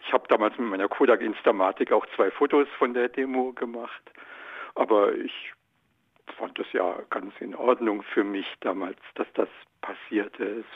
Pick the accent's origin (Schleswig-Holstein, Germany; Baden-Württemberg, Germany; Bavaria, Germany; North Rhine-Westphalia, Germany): Baden-Württemberg, Germany; von Deutschland, wo ich ja geboren und aufgewachsen bin, was meine Heimat ist